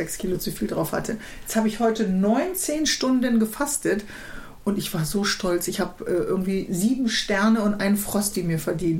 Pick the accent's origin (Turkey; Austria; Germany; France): Germany; Northern Germany; weil es ist natürlich als Norddeutsche so eine leichte Testsituation.